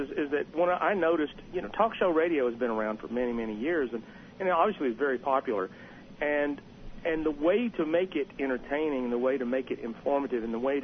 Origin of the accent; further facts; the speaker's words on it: Bristol, Tennessee, United States; everybody in my hometown of Bristol, Tennessee said, oh, you can't make a living writing music.